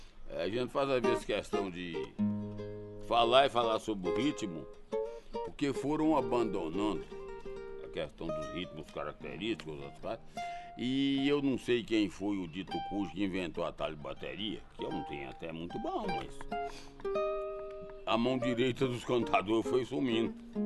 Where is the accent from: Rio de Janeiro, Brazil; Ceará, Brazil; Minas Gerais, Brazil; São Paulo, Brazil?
Minas Gerais, Brazil; Passabém; also born or lived in Ferros; Nós somos mineiros lá, eu nasci na cidade de Ferros. Mas como o filho de pobre muda muito e o trem era mais horrível que hoje ainda, então meu pai, eu nasci e meu pai mudou para a cidade de Passabém.